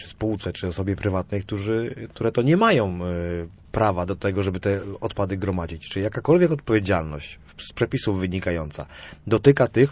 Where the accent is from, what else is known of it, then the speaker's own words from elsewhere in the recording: Słupsk, Pomeranian Voivodeship, Poland; ja jestem ze Słupska i odnoszę takie wrażenie, że tutaj w regionie słupskim tych nielegalnych składowisk jest trochę więcej